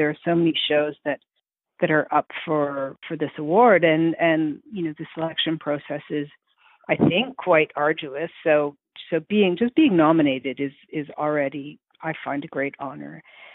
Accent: Montreal, Quebec, Canada; Mm-hmm. I'm from Montreal.

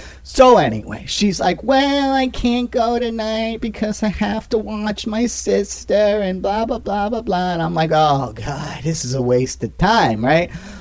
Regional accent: Queens, New York, United States; because, well, I like donuts. But anyway, that's besides the point. I'm from Queens, you know.

